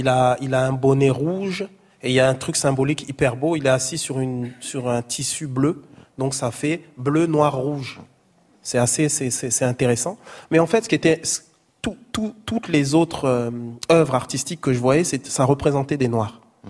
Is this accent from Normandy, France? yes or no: no; Grand Est, France; je suis musulman, je suis noir, mais d'être capable de voir un Alsacien qui est là. Et je ne correspond pas à l'Alsacien typique, mais je suis Alsacien quand même.